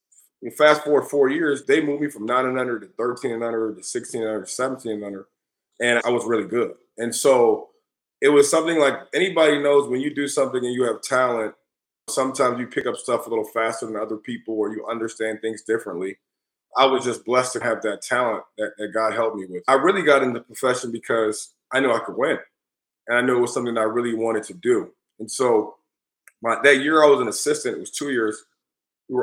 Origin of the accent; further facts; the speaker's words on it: Jamaica; and I'm Jamaican.